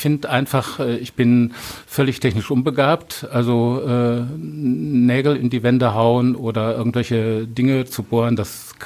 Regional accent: Essen, North Rhine-Westphalia, Germany; Ich bin in Essen aufgewachsen und habe hier auch bis aufs Studium immer, war ich auch immer tätig.

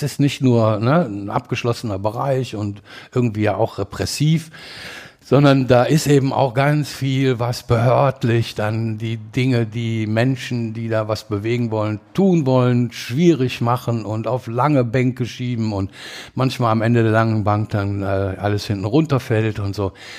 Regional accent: Düsseldorf, North Rhine-Westphalia, Germany; geboren wie so ganz viele in Flingern und erste Wohnadresse Oberbilk, aufgewachsen in Fennhausen, ein bisschen am Rand und jetzt seit 36 Jahren in der Altstadt.

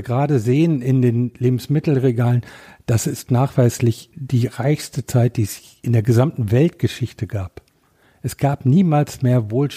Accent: North Rhine-Westphalia, Germany; born there; Ich bin am Teutoburger Wald geboren, ja.

